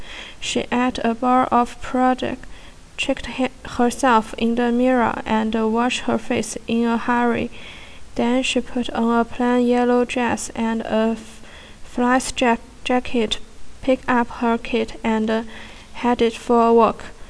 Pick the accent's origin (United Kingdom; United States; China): China; Hami, Xinjiang; And I will introduce my hometown. My hometown's name is Hami, where is the first station in Xinjiang, and it is famous for Hami melons.